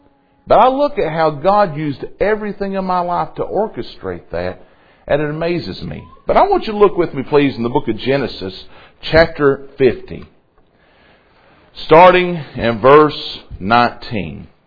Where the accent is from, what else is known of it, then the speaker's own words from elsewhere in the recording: Somerset, Kentucky, United States; I can remember growing up in Somerset, Kentucky.